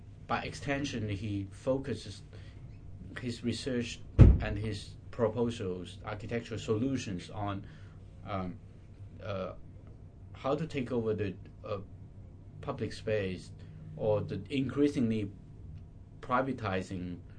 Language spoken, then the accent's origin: English; China; moved away as an adult; now in Europe; I'm coming from a background growing up in China and you know, from the 60s to the late 80s, I've been living through all this cultural revolution to opening, reform, opening to the world, and then moved to Europe in the early 90s.